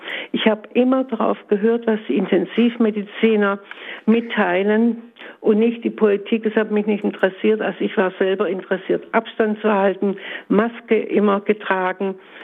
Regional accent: Stuttgart, Baden-Württemberg, Germany; now in Frankfurt, Germany; ich bin ja schon über 80, noch fit und so weiter. Ich bin Stuttgarterin, bin vor 5 Jahren nach Frankfurt gezogen, 6 Jahre sind schon.

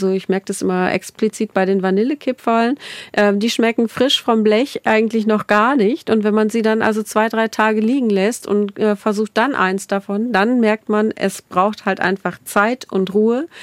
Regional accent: North Germany, Germany; Und ich komme aus Norddeutschland

